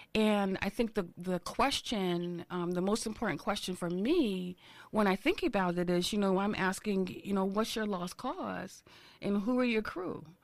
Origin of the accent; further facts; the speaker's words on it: Newark, New Jersey, United States; it was a little difficult for me growing up in Newark